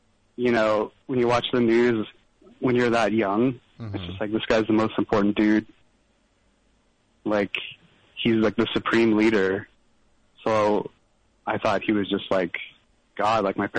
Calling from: Seattle, Washington, United States

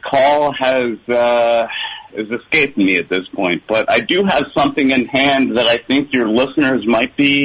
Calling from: Rockville, Maryland, United States; I'm calling from Rockville, Maryland.

